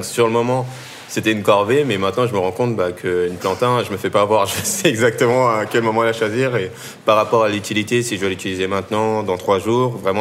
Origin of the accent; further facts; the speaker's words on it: Tournan-en-Brie, Île-de-France, France; j'ai grandi dans le 77, en Seine-et-Marne, dans une petite ville qui s'appelle Tournon-en-Brie, donc en plein milieu de la Brie, comme le nom l'indique. Et donc j'ai grandi avec mes frères et sœurs, famille nombreuse. Je suis le sixième d'une famille de 9 enfants